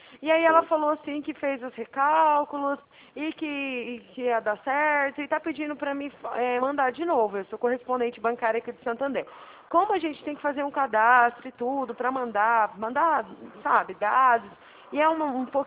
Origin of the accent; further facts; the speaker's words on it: Araraquara, São Paulo, Brazil; eu sou de Araraquara.